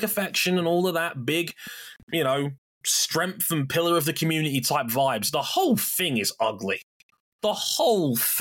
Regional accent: United Kingdom; Like, again, I cannot stress this as a British guy here, because I'm the one Brit here who obviously can be an American. This is a mainstream story in the UK right now.

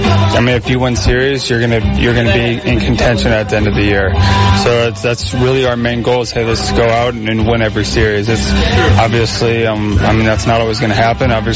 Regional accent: Florida, United States; also born or lived in Chicago; Yeah, I was born in Chicago, but I grew up most of the time in Florida, and I'm really enjoying my time here, and I like the city a lot.

